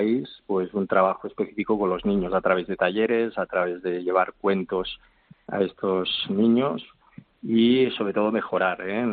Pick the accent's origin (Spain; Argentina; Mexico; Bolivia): Spain; Les Franqueses del Vallès, Catalonia; Nosotros somos de las Franquesas del Vallés.